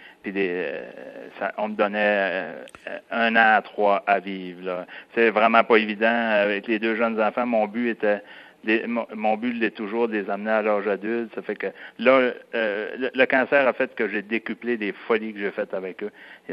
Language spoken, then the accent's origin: French; Quebec, Canada; Les gens me connaissent pas mal dans la baie des Chaleurs. Je viens de la baie des Chaleurs.